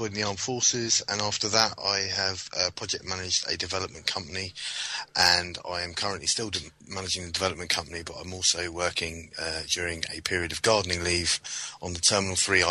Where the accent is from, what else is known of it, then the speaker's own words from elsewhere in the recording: South East England, United Kingdom; I'm doing an electrical course with Train for Trade Skills, and I'm from Surrey in south of England.